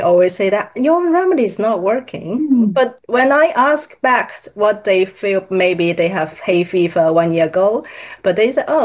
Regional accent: Hong Kong; English is a second language; moved away; especially I came from Hong Kong

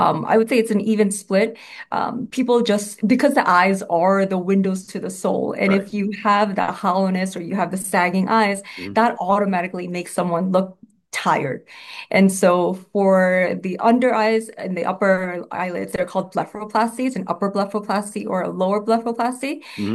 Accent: New York City, New York, United States; and I just absolutely love being a New Yorker.

